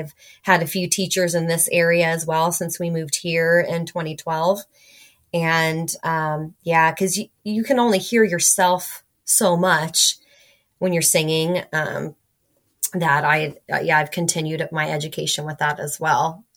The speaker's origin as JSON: {"language": "English", "region": "California", "country": "United States", "tie": "born or raised there", "said": "So I grew up in California."}